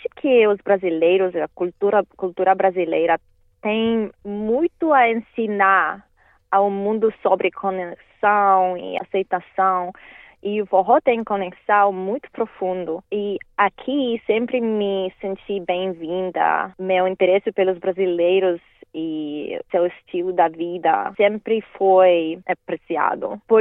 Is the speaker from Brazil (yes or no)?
no; Russia; Portuguese is a second language; porque eu sou russa, eu cresci com esse instrumento.